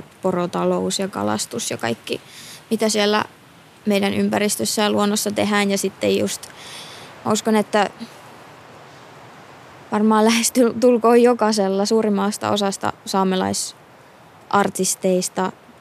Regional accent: Utsjoki, Lapland, Finland; now in Helsinki, Finland; Mä oon kotoisin Utsjoelta ja siellä ylöskasvanut ja vastikään muuttanut Helsinkiin vajaa 3 vuotta sitten opintojen perässä.

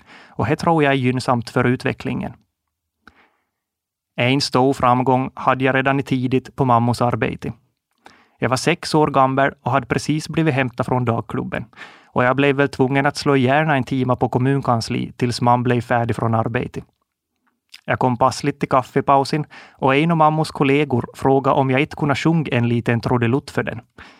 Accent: Komosan, Ostrobothnia, Finland; Jag är född och uppvuxen i Komosan, en liten by som ligger i Österbotten, ungefär mitt i mellan Jakobstad och Vasa. Jag är 27 år gammal

